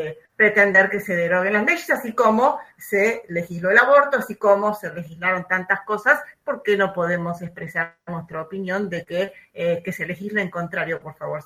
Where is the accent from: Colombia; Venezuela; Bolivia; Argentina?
Argentina; Somos argentinos